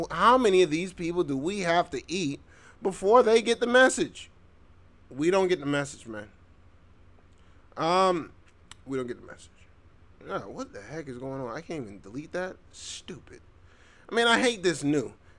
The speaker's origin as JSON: {"language": "English", "town": "Tampa Bay", "region": "Florida", "country": "United States", "tie": "born or raised there", "said": "I can count on one hand how many times I swam in the ocean, and I grew up in Tampa Bay."}